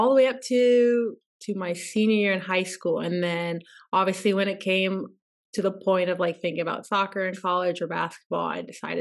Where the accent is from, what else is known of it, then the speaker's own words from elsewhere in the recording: Virginia, United States; so I grew up in Virginia.